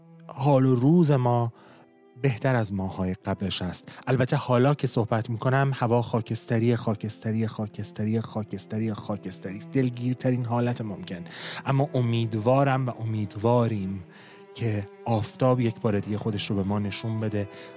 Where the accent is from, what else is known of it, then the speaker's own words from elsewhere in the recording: Iran; moved away; من تا روزی که در ایران بودم درس می‌خوندم و روزی که از ایران بیرون اومدم،